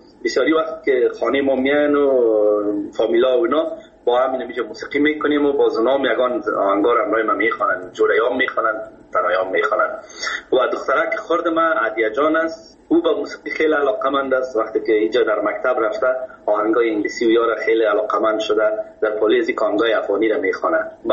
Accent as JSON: {"language": "Persian", "region": "Kabul", "country": "Afghanistan", "tie": "born or raised there", "said": "در فامیل که ما بزرگ شدیم، ما از مردم خود کابل هستیم، از شهر کونی کابل."}